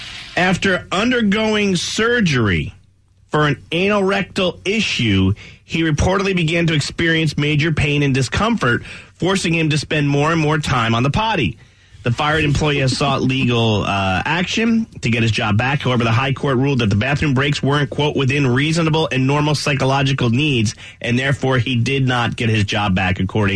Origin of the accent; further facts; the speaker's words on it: New Jersey, United States; but growing up in New Jersey, like, we would go to the Statue of Liberty.